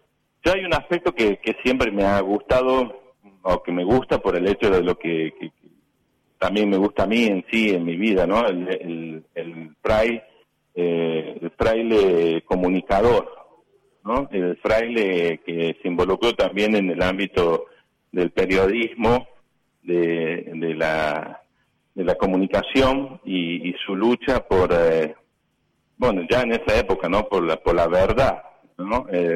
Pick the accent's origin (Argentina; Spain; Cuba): Argentina; Córdoba; moved away; yo soy cordobés y vine aquí en el año 2001, pero yo de chico me crié sabiendo de Mamerto Esquiú